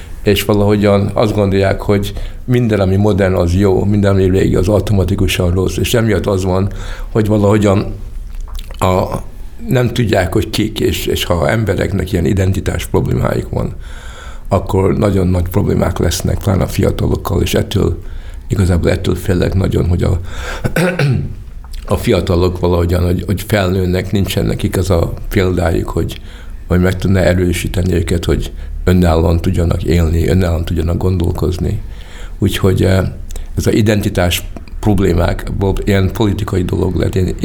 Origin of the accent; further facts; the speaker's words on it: Hungary; úgy éreztem, hogy igazából magyar vagyok